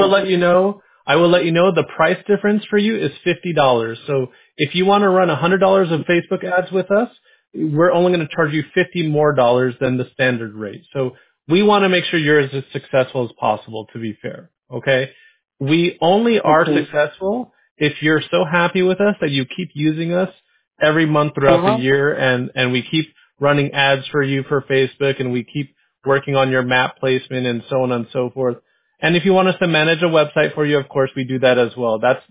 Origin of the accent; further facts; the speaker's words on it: San Diego, California, United States; I grew up in San Diego, California.